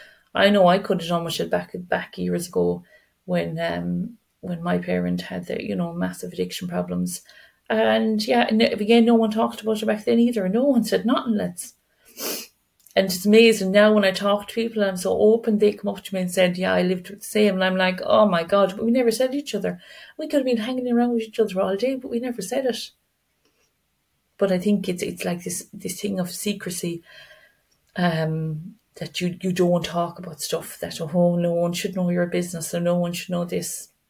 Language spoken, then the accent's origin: English; Ireland; So, you know, we're so hard on ourselves, aren't we? As Irish people, we're just so hard.